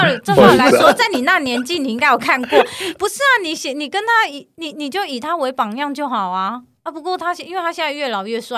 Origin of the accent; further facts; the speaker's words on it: Tainan, Taiwan; 我跟你讲，身为台南人，我非常讨厌炸的肉丸。